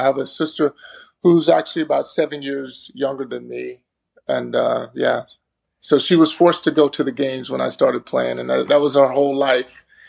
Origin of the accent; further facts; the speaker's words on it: Texas, United States; Well, I grew up in Texas